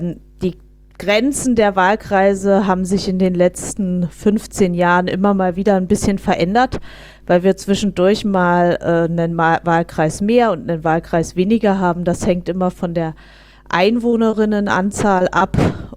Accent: Berlin, Germany; bin in Berlin geboren und aufgewachsen

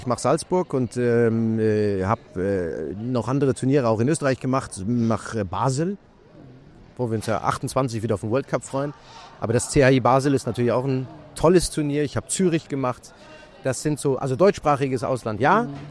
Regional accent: Luxembourg; first language Luxembourgish; German is a second language; Ich spreche Luxemburgisch, unsere Heimatsprache. Ja. Das ist in unserem Elternhaus, also wir sind seit vielen Generationen sind wir Luxemburger und da ist auch Luxemburgisch nach wie vor die Sprache. Deutsch und Französisch habe ich in der Grundschule gelernt und dann kam Englisch dazu

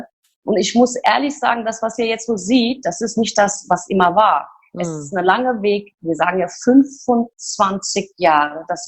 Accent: Turkey; So, ich komme ja aus der Türkei, wie du das auch kennst.

